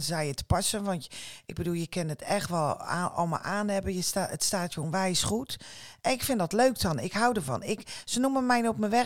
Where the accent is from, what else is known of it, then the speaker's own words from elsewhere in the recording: Rotterdam, South Holland, Netherlands; nou ja, ik kom uit Rotterdam. Ik vind het dus dan ergens anders leuk.